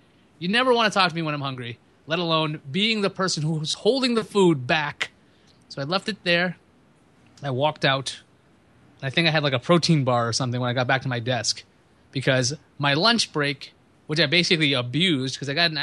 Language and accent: English; New York City, New York, United States; also born or lived in Brooklyn; Like I'm from New York. That's the other thing. Like, I can keep doing this because now, where are you really from? Well, I grew up in Queens. Where are you from? I was born in Brooklyn.